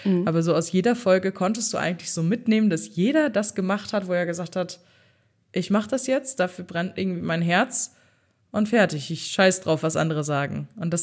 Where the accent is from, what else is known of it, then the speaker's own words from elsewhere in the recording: North Rhine-Westphalia, Germany; Ich komme ja aus NRW.